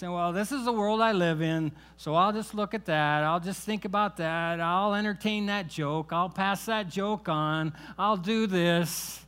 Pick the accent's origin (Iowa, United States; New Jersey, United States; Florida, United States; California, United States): Iowa, United States; I grew up in Iowa. Okay, my grandparents had a farm.